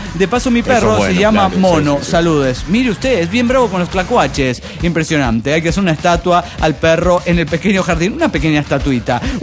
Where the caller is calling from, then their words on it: Orange, California, United States; de Orange, California.